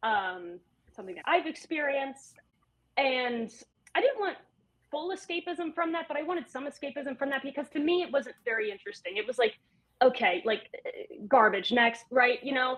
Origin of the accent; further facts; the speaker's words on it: Georgia, United States; I am from Georgia. Southern Gothic looms large over me and in me.